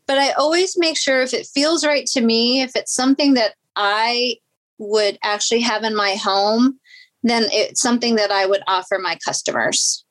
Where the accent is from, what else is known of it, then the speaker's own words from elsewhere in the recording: New York, United States; now in Virginia, United States; Growing up in New York, our family was avid yard sailors. We always had yard sales. And so I grew up around that. And then, of course, moving to Virginia